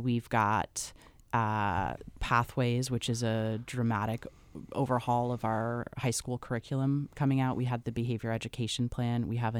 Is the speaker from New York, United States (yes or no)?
no; Long Beach, California, United States; You know, I grew up in Long Beach, California, and I went to public school there.